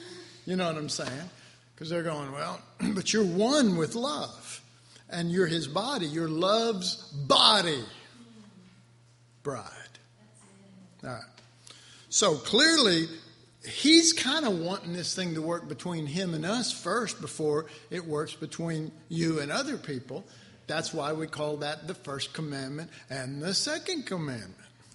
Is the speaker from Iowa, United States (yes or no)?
no; Texas, United States; I'm from Texas, and my version of a lasso service is at least two different things